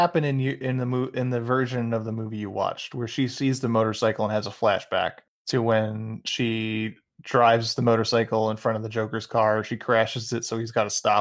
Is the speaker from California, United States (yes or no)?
yes; Los Angeles, California, United States; I grew up in East LA, so I'm allowed to say it.